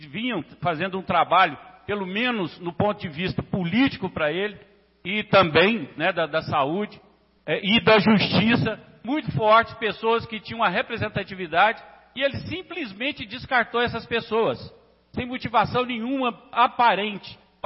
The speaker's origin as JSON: {"language": "Portuguese", "country": "Brazil", "said": "nós somos aqui, nós somos brasileiros e é o nosso presidente realmente"}